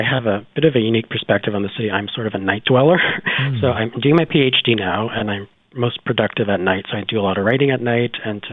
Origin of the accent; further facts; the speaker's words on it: Hamilton, Ontario, Canada; now in Vancouver, Canada; I'm from Hamilton, which is a bit of a rough town, so I don't scare very easily. But I am aware that as a gay man who's not the most masculine